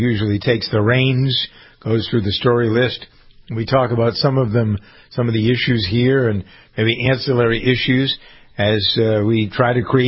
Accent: Framingham, Massachusetts, United States; Schiff came from my hometown. He grew up in Framingham.

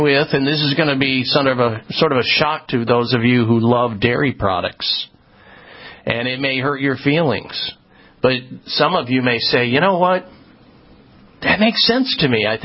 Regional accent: Midwest, United States; I grew up in the Midwest. I was weaned on dairy products.

